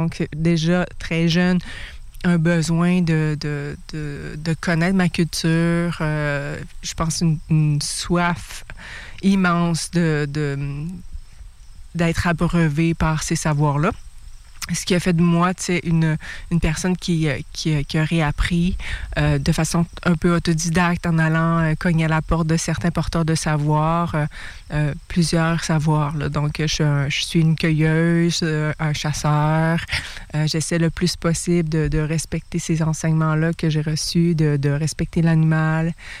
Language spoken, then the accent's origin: French; Mashteuiatsh, Quebec, Canada; Mashtuyat Nuchin, je viens de la communauté de Mashtuyat.